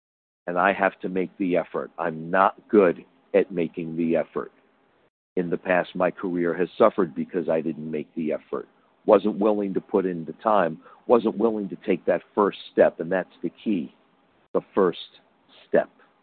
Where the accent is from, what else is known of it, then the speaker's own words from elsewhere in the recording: Long Beach, New York, United States; I'm from Long Beach, Long Island, New York.